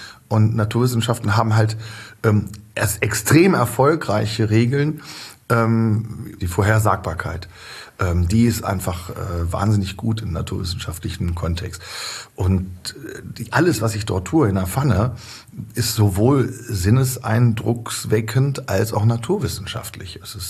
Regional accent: Lower Saxony, Germany; born there; Ich bin im Emsland geboren.

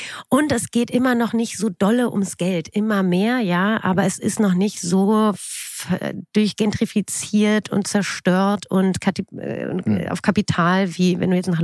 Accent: Berlin, Germany; Ja, ich komme aus Berlin.

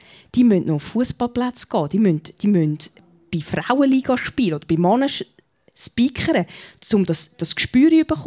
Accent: Zurich, Switzerland; accent: Zurich German; Auch wenn wir in Schaffhausen sind, ich habe einen Zürcher Dialekt

